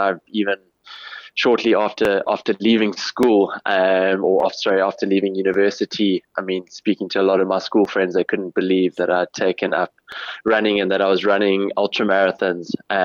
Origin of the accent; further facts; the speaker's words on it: Cape Town, Western Cape, South Africa; I guess growing up in Cape Town